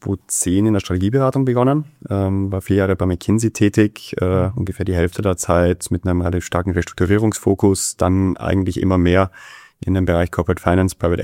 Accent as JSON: {"language": "German", "town": "Graz", "region": "Styria", "country": "Austria", "tie": "born or raised there", "also_born_or_lived": "Heidelberg", "accent": "Austrian", "moved": "as an adult", "lives_now": "Munich, Germany", "said": "ich bin gebürtiger aus Graz, bin in Österreich aufgewachsen, habe bis 2006 dort gelebt, bin dann 2006 zum Studium schon nach München gekommen"}